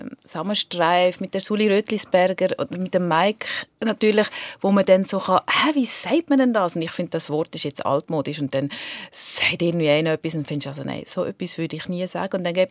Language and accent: German; Valais, Switzerland; accent: Walliser; mich immer ein bisschen geschämt für meinen Dialekt. Das Mischmasch, wo nie jemand gewusst hat, von wo kommt die jetzt und so. Und dann habe ich irgendwann, ist mir zu kompliziert mit dem Walliser